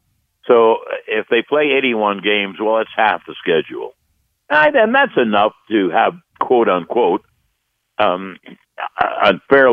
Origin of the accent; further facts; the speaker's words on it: New Jersey, United States; I'm from Jersey … I give my traffic report.